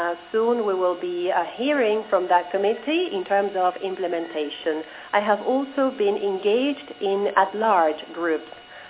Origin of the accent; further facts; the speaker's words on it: Córdoba, Argentina; I am an Argentine attorney. I am from Cordoba